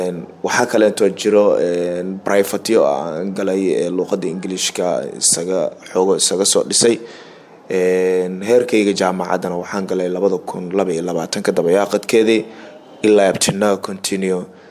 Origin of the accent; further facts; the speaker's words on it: Jowhar, Middle Shabelle, Somalia; waxaan ku dhashay isbitaalkaas Jowhar aan ku dhashay gaar ahaan isbitaalka Antarasos waxaan ku soo barbaaray Jowhar